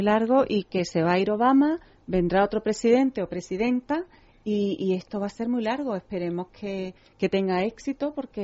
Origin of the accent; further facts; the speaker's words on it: Spain; como española